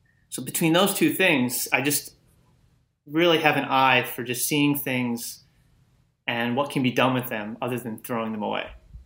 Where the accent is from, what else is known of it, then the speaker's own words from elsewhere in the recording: New York, United States; I grew up on Long Island, and I attended culinary school in Manhattan.